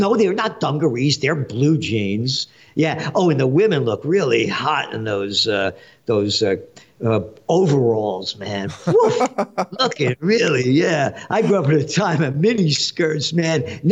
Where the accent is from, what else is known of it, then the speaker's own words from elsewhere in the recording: Bronx, New York, United States; born there; I'm a guy, you know, a Monopolitano born in the Bronx.